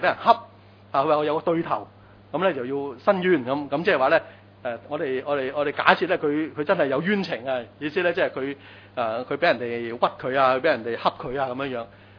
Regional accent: Hong Kong; 我們香港人真的很多很勞氣啊！

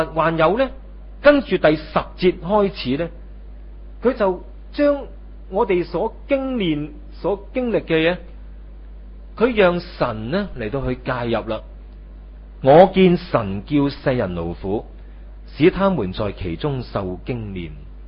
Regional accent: China; 你說我們中國人說在家就靠父母嘛，出外就靠朋友。

